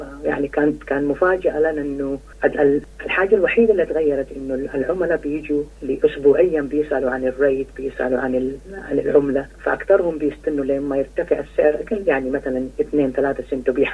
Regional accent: Saudi Arabia; moved away as an adult; now in Australia; أنا أصلي من تركستان, من جنوب روسيا, لكن أنا مواليد السعودية, كنت عايش في السعودية 21 سنة وبعدين هاجرت على أستراليا 2007, يعني إلي في أستراليا أكثر من 15 سنة الآن.

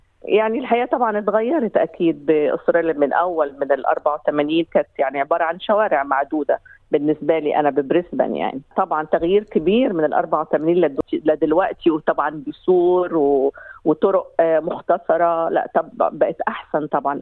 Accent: Egypt; accent: mix of Egyptian and Levantine; also born or lived in Australia; now in Kuwait; معلش هتلاقي لهجتي مختلفة بين مصري وبين شامي، عشان أنا جوزي أردني لبناني، فأنا بقدرش أتكلم حتى بيور مصري، بحاول أستجمع الكلمات المصرية.

